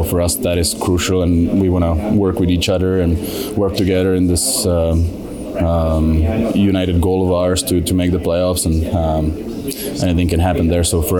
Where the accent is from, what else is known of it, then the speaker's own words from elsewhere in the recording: Czechia; English is a second language; I have a big family, and we're helping in community in my hometown back home in Czech Republic, and I want to also help around here too.